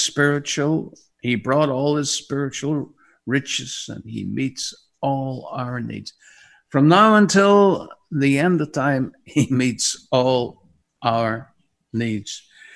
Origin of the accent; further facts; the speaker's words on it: Maghera, Northern Ireland, United Kingdom; But Mahara, oh yeah, that's my hometown, my home village in Northern Ireland.